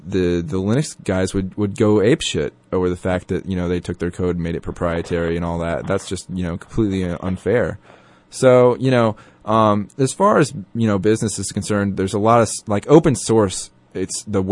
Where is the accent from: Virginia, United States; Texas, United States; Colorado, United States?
Virginia, United States; also born or lived in Australia; I was only there as a baby, though. I was pretty much raised in the good old USA.